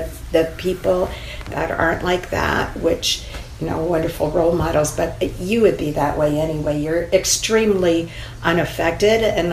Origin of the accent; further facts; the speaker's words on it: New Jersey, United States; I'm from New Jersey